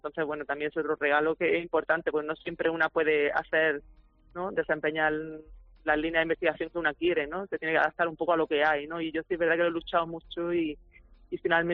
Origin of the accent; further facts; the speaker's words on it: Almería, Andalusia, Spain; also born or lived in Málaga; pues nací en Málaga, muy pegada al mar y luego también pues me he criado en Almería, entonces pues eso, he amado al mar desde chica